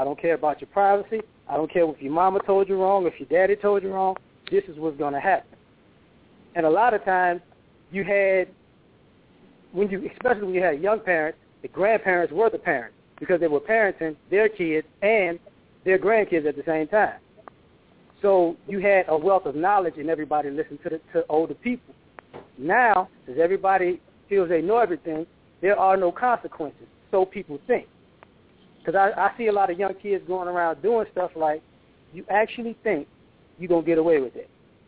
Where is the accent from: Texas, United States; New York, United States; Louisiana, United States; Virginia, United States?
Louisiana, United States; New Orleans; born there; also born or lived in Baltimore / Chicago; But I was born in New Orleans, but I lived in New Orleans, Baltimore, and in Chicago.